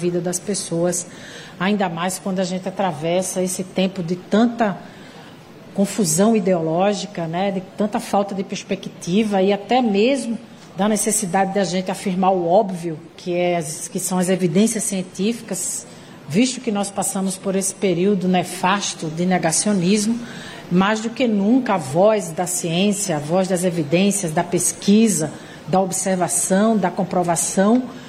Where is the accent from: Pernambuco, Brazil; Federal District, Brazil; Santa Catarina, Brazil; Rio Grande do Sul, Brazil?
Pernambuco, Brazil; da minha terra, considerando que a transformação não está ali, os pernambucanos com a bandeira de Pernambuco